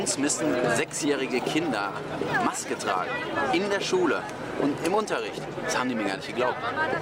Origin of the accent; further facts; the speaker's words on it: Germany; Weil die wissen, ich bin Deutscher.